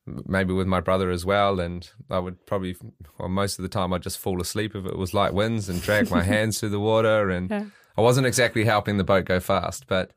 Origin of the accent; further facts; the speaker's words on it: Auckland, New Zealand; I'm from Auckland, so the biggest city.